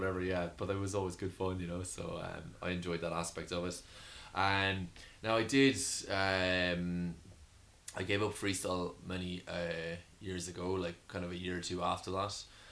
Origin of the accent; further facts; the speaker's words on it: Roscrea, Munster, Ireland; So I grew up in Roscrane, County Tipperary, and from a very young age I just loved being out in the outdoors.